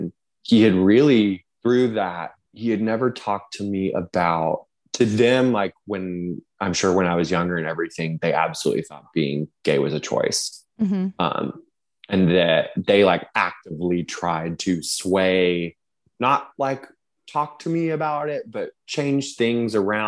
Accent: Arkansas, United States; I'm from Arkansas and they're from Alabama. So your typical Southern family

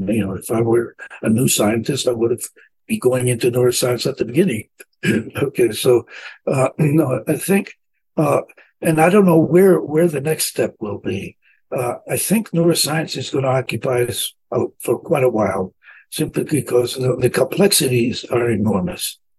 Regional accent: Italy; moved away; I grew up in the streets of Italy during the war. So I was essentially a thief for my first for 5 years, getting my own food by taking it.

